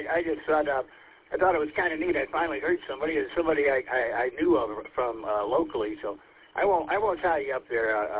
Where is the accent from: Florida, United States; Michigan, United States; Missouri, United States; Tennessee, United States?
Michigan, United States; Roseville; I don't get out from home very much, but I grew up in Roseville.